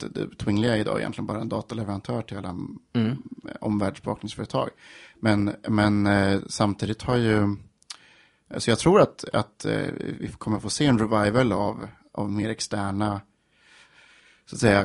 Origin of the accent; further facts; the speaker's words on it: Linköping, Östergötland, Sweden; now in Stockholm, Sweden; Och jag är från Linköping från början, så jag har egentligen bara bott i Stockholm i 3 år, men det känns som länge nu.